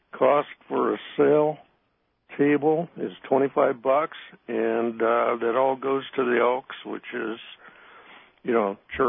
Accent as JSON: {"language": "English", "town": "Redondo Beach", "region": "California", "country": "United States", "tie": "born or raised there", "said": "one of my good buddies I grew up with in Redondo, way back to the 60s"}